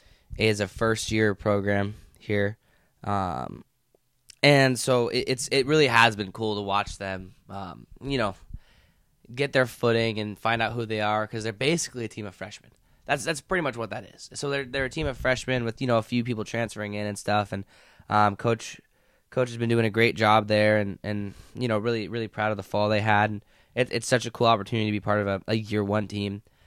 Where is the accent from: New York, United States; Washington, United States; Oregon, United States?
Washington, United States; I'm from Washington, you know, grew up super close to Seattle